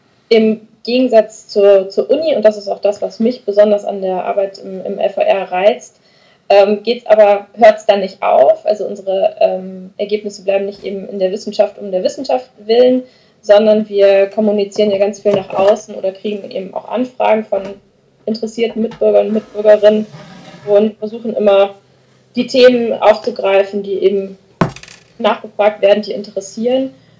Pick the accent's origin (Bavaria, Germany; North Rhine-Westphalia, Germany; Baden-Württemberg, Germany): North Rhine-Westphalia, Germany; Rheinbach; also born or lived in Hamburg; Geboren bin ich außerhalb des Rheinlands in Hamburg.